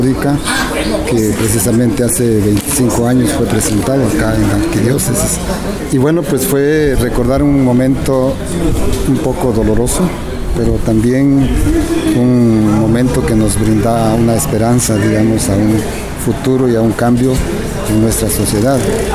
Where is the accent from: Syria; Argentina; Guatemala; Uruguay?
Guatemala; Nebaj, Quiché; yo soy originario de Santa María Nevaj.